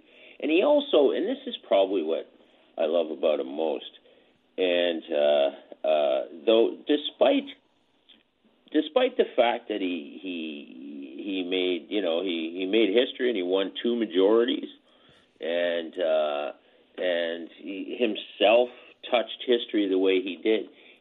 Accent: Canada; what really impressed me as a student of history and as a Canadian was his effectiveness on the international scene.

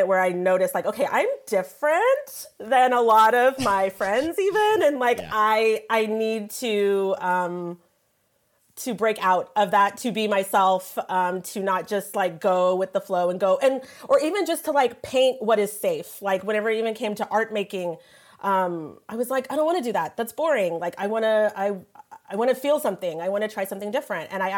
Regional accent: Evansville, Indiana, United States; And I'm from Evansville.

